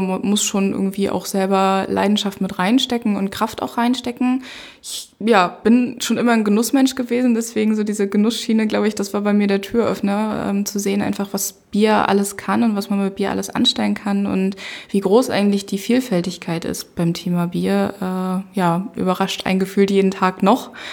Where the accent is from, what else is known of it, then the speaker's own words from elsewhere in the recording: Mecklenburg-Vorpommern, Germany; Also ich komme halt ursprünglich aus MV, nicht ganz aus Stralsund, sondern eher aus dem Hinterland, wie die Kollegen hier immer ganz liebevoll sagen. Bin dann zum Studium weg, war 4,5 Jahre in Potsdam. Und wollte unbedingt irgendwie wieder zurück in die Heimat.